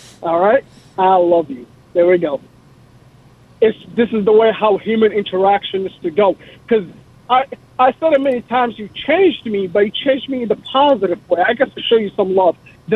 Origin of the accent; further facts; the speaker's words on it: Bangladesh; I was born in Bangladesh, and I'm from there